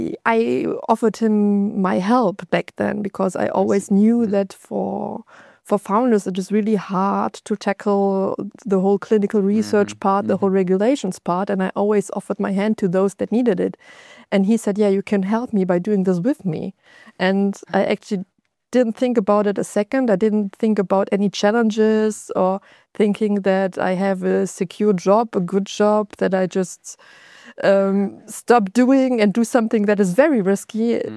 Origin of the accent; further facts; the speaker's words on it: Osnabrück, Lower Saxony, Germany; So I come from Osnabrück